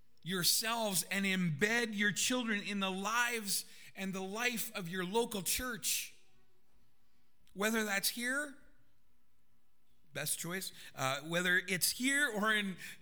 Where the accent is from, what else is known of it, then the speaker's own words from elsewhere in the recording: Vanderhoof, British Columbia, Canada; I grew up in the Gospel Chapel in Vanderhoof, British Columbia. I grew up in a local church